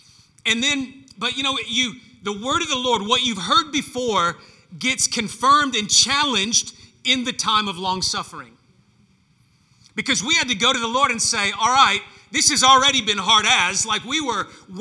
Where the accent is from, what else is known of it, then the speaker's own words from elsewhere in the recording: the South, United States; I grew up saying that in the South in the United States.